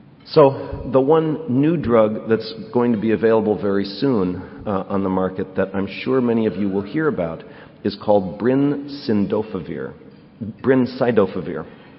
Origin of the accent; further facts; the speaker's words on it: Buffalo, New York, United States; I grew up in Buffalo, so we never had to worry about that.